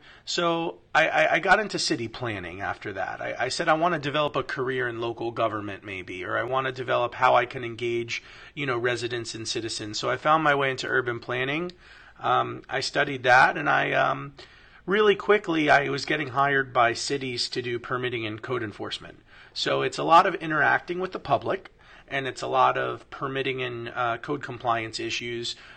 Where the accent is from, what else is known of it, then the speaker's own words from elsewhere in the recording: Weston, Florida, United States; And we've seen that in waves growing up in Weston.